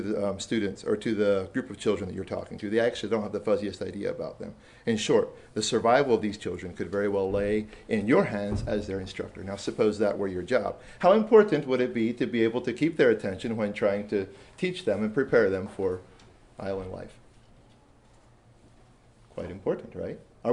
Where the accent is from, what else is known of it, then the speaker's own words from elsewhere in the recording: Fairland, Oklahoma, United States; from Fairland, Oklahoma.